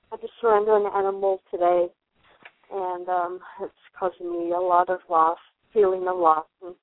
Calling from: Colorado, United States; I'm calling from Colorado.

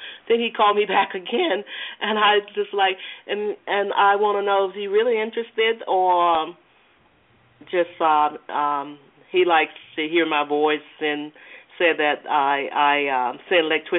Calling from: Georgia, United States; Hi. I'm calling from Georgia.

